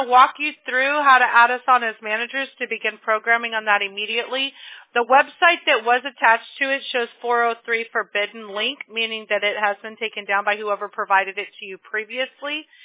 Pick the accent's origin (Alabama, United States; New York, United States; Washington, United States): Alabama, United States; Mobile; born there; now in Costa Mesa, United States; But like you, I wasn't born here. I was born